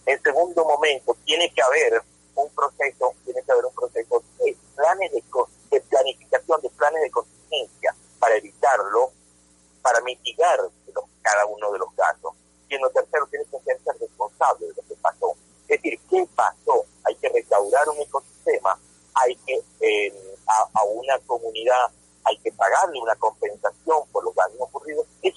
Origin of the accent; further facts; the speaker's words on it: Venezuela; Eso es lo que es una empresa y es lo que exigimos como venezolanos, que nuestra empresa PDVSA sea una empresa responsable.